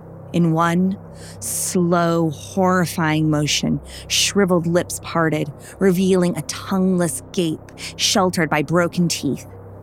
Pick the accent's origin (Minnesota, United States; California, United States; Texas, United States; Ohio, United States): California, United States; Bakersfield; He also, coincidentally, is from my hometown. Unbeknown to either of us, Brandon and I actually grew up around the corner from each other.